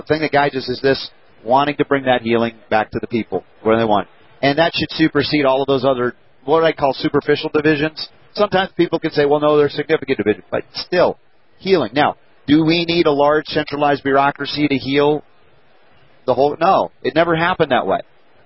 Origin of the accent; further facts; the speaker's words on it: the South, United States; I was sort of raised that way, too, but I was raised in the Deep South a lot of my years.